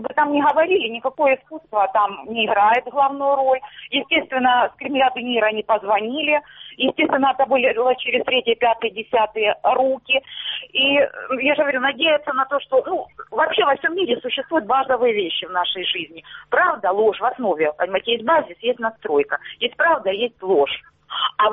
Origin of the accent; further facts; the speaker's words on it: Starobilsk, Luhansk Oblast, Ukraine; Луганщина, город Старобельск.